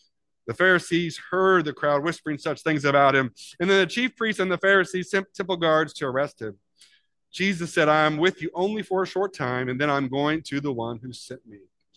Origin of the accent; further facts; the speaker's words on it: Decatur, Illinois, United States; What good could come from Centralia, right? Where I was from Decatur. Is not necessarily, it's kind of the stinky town.